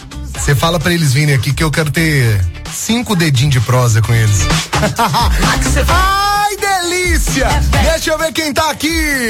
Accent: Itajubá, Minas Gerais, Brazil; sou de Itajubá

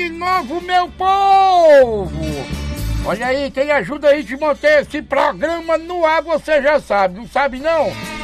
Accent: Pará, Brazil; Lá no meu estado do Pará tá o meu véi.

